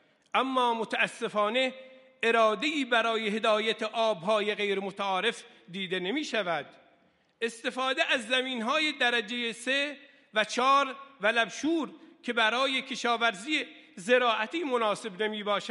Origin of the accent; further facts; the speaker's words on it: Shush, Khuzestan, Iran; من از خوزستان شهر شوش آمدم، شهر پیغمبر باران